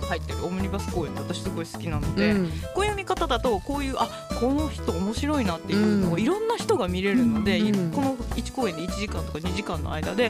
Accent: Kansai, Japan; 関西人としてね、

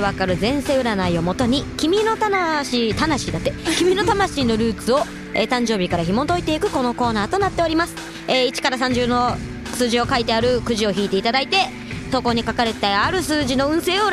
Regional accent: Kansai, Japan; 自分関西出身なのにね、全然疎いっていうね

